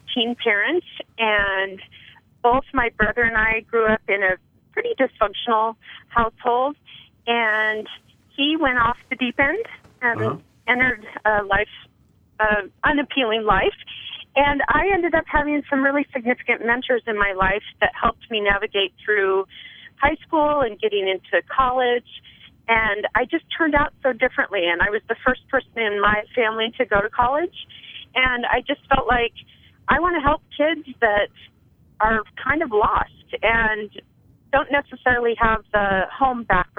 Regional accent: Idaho, United States; I am from Idaho, and which is a rare thing anymore.

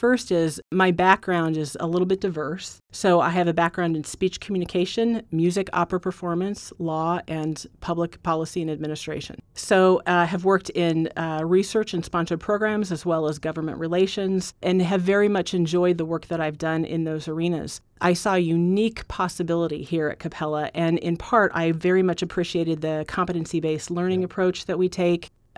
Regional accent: Hebron, Nebraska, United States; I'm from Hebron, Nebraska.

